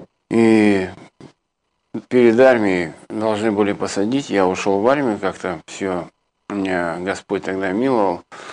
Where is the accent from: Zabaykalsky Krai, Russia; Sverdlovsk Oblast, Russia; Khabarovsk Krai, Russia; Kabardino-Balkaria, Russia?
Sverdlovsk Oblast, Russia; Nizhny Tagil; Я родом с города Нижнего Тагила.